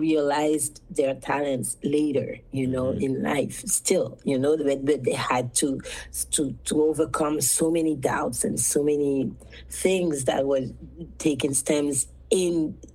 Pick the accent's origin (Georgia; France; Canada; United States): France; Guadeloupe; I'm from Guadeloupe